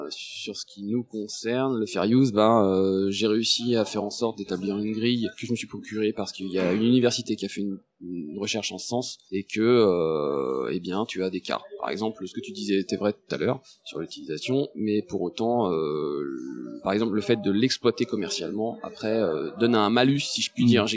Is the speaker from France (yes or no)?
yes; Île-de-France, France; Enfin, on est d'Île-de-France.